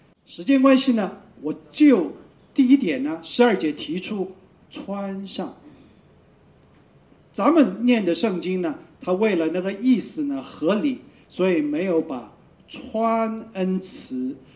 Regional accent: China; moved away; 我是中国人，我来到这里

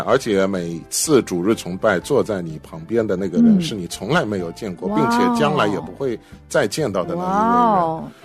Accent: China; 因为我来自国内的大都市

